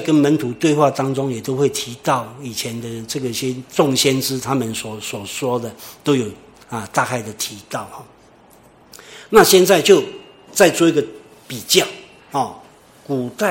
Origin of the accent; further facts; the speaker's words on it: Taiwan; 对我们啊，像台湾人来讲